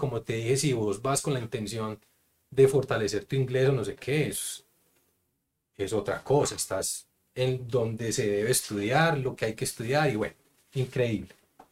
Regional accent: Colombia; moved away as an adult; now in Canada; Especialmente siendo colombianos que tenemos tanta restricción en todas partes.

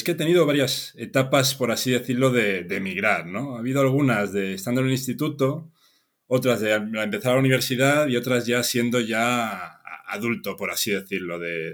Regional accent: Colmenar Viejo, Community of Madrid, Spain; soy, como bien dices, de Colmenar Viejo, de al lado de Madrid

